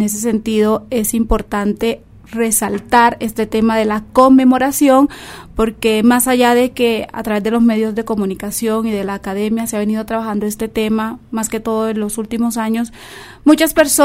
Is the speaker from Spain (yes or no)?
no; San Basilio de Palenque, Bolívar, Colombia; yo vengo de San Basilio de Palenque, que está ubicado en el departamento de Bolívar, aproximadamente a una hora de Cartagena de Indias.